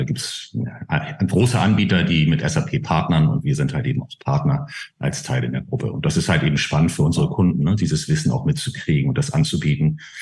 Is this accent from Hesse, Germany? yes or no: no; Hamburg, Germany; Als Hamburger. Und ich könnte eigentlich 8 Tage die Woche Fisch essen.